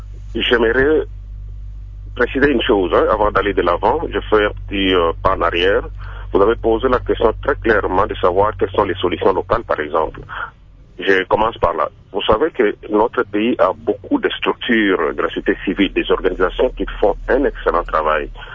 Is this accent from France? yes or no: no; DR Congo; parce que je suis congolais après tout